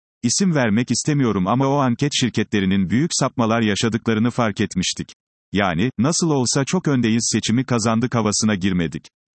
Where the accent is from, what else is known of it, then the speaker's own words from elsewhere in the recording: Gölköy, Ordu, Turkey; born there; Ben Ordu Gölköy doğumluyum. Bizim yaşadığım bölgede Dev Yol hakimdi.